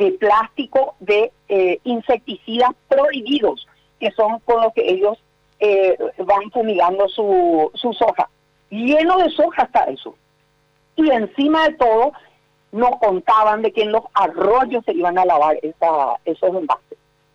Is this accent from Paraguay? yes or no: yes; Paraguay